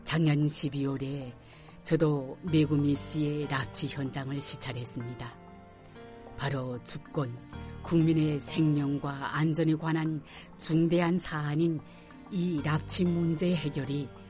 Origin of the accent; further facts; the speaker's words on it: Shimonoseki, Yamaguchi, Japan; 사실 제 고향인 시모노세키시, 일본의 쪽에